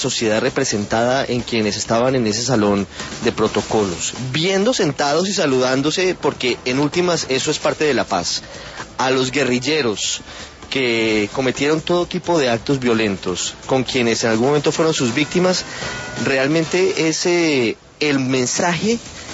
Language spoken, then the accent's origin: Spanish; Colombia; como colombianos nos marca